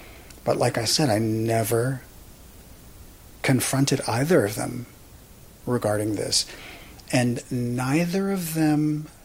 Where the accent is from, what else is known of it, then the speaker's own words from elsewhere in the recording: New York, United States; and I grew up in New York, so in New York, everybody is really straightforward.